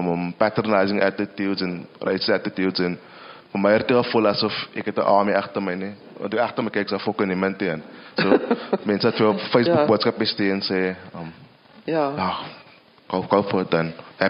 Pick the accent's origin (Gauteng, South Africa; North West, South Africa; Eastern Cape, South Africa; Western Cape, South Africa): Western Cape, South Africa; accent: Kaaps; first language Kaaps; dit is my moedertaal, my Kaaps, ek is lief vir my Kaaps